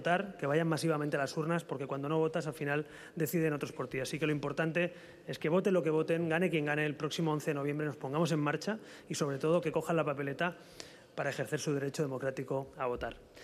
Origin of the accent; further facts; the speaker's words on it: Catalonia, Spain; los disturbios que estamos viviendo en mi tierra, en Cataluña